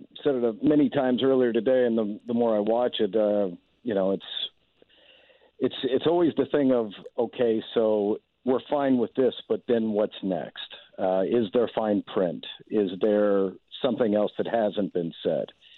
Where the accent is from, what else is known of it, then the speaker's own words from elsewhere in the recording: Paxton, Illinois, United States; I was born in Illinois, and in my hometown of Paxton, everybody has a firearm, and there hasn't been a murder there in the history of the town.